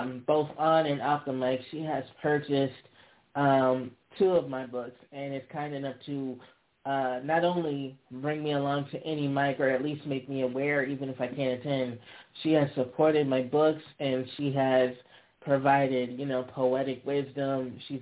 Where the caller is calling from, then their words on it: Buffalo, New York, United States; This is the man, the myth, the living legend, legendary from Buffalo, New York.